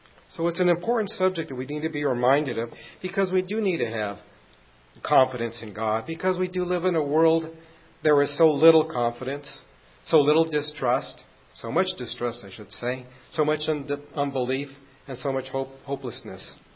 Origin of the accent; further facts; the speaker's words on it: Los Angeles, California, United States; You know, I grew up in Los Angeles, and it was in the bad part of Los Angeles.